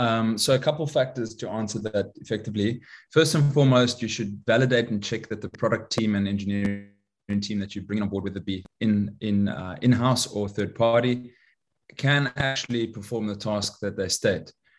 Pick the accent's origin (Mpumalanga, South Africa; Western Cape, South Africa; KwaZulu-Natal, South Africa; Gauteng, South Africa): KwaZulu-Natal, South Africa; Durban; now in Los Angeles, United States; So I'm actually South African. I'm living now in Los Angeles, and I grew up in South Africa. I grew up in a small town called Durban